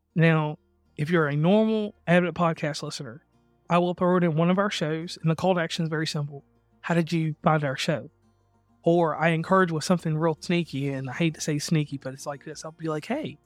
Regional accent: West Virginia, United States; I was like, hey … from West Virginia, Uncommon Place.

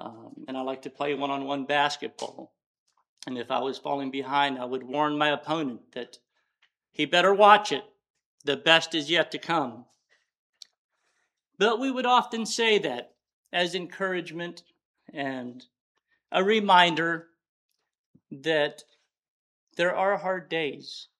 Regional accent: England, United Kingdom; I'm English, so I'll keep it in that language.

